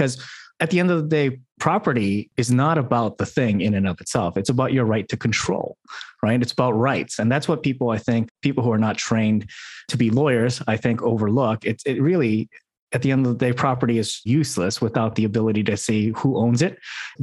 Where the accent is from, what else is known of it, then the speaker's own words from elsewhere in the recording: Quebec, Canada; I'm Canadian and I'm also from French Canada, right?